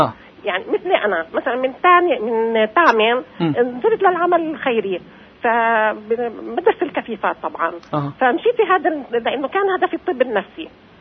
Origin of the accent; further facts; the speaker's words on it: Nablus, West Bank, Palestine; أنا من نابلس.